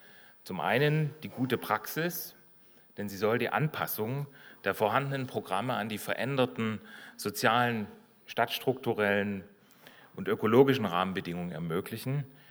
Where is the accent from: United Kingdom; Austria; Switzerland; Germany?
Germany; Dresden, Saxony; Ich selber bin aus Dresden, wie Sie wissen